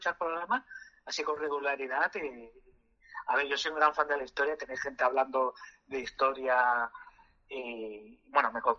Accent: Girona, Catalonia, Spain; also born or lived in Murcia; Nosotros somos de Murcia, pero hemos vivido toda la vida en Girona.

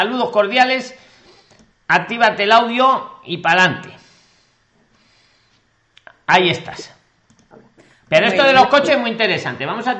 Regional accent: Nicaragua; yo estoy aquí en Nicaragua y me dedico a pasear turistas por aquí, por mi pueblo en Nicaragua.

